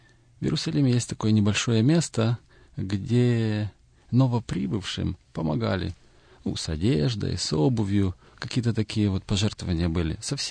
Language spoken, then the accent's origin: Russian; Vasylkiv, Kyiv Oblast, Ukraine; born there; Родился я на Украине, в городе Васильков, это где-то 30 километров от Киева. И детство мое прошло в светской еврейской семье. Получается, что еврейская линия моя идет по маме.